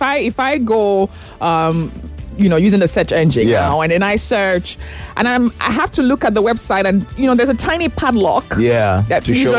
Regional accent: Nigeria; As a Nigerian who is using this services, am I protected?

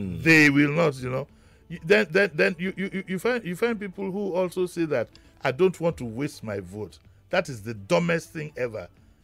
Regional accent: Nigeria; You know, the people thinking sometimes, I'm sorry to say, because I'm a Nigerian too, like that reverend who said

